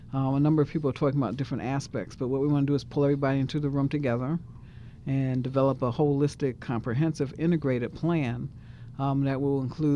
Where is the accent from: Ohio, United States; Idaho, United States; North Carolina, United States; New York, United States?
New York, United States; I'm from New York, so I just didn't have a clue about